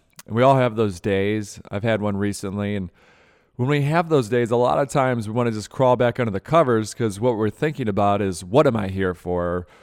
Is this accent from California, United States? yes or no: no; Michigan, United States; so growing up in Michigan, our next door neighbors were the Libbys